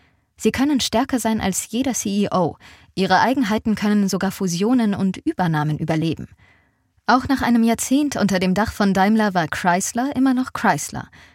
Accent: Munich, Bavaria, Germany; Besonders drastisch zeigt sich das an dem Verein meiner Heimatstadt.

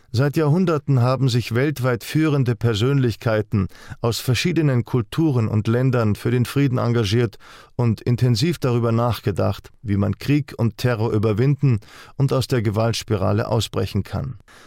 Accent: Switzerland; Wenn ich als Schweizer Historiker im Jahre 2016 auf das US-Imperium und die NATO blicke

